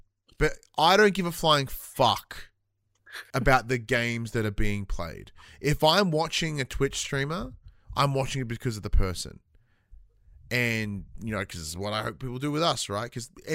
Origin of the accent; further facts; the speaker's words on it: Traralgon, Victoria, Australia; moved away as an adult; I have now lived away from my hometown longer than I lived in it. Because I did 18 years in Traralgon, and it's been 18 years since I left, because I'm 36.